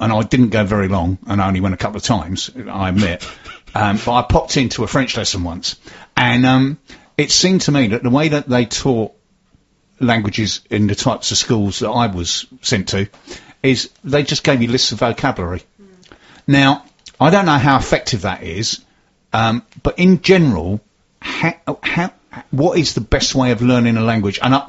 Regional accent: England, United Kingdom; as English people, we are, as a nation, we're very bad at languages.

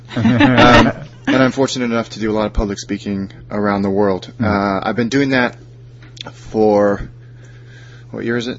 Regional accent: California, United States; also born or lived in Hong Kong / Kent; now in United Kingdom; So I was born in the U.S. to British parents. I grew up in California, Hong Kong, went to school in Kent, went to university in Kent, went back to California, now I'm back here.

